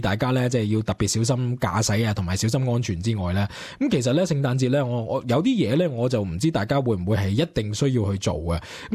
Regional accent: Australia; 譬如可能我哋澳洲人咧，都系个传统都系会习惯咧，响圣诞节嘅时候食海鲜啊

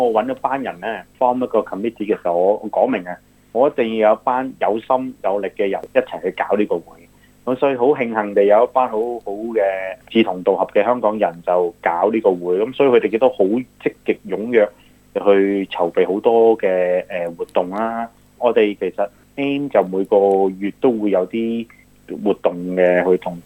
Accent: Australia; 我哋作為一個澳洲人，當然希望可以介紹下澳洲啊。

